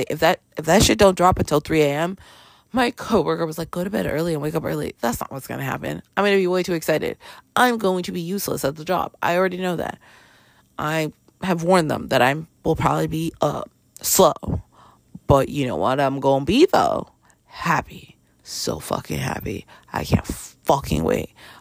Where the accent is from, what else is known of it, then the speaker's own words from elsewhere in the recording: Canada; I grew up in Canada during … heyday. Of course I grew up listening to country.